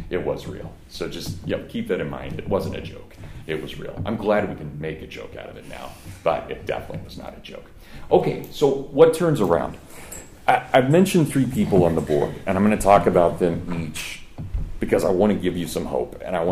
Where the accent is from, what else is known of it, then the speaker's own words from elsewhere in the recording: Kansas, United States; me growing up in Kansas, I mean, I was right next to a Titan II missile base.